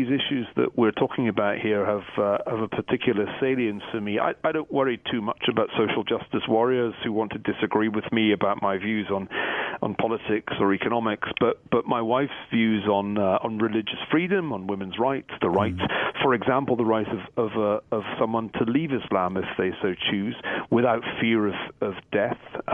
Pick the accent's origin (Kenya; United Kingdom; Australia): United Kingdom; Glasgow, Scotland; born there; Born in Glasgow in Scotland in 1964.